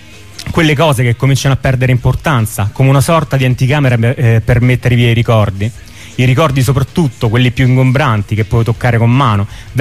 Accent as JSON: {"language": "Italian", "region": "Sicily", "country": "Italy", "said": "io siciliano e lui di Reggio Calabria."}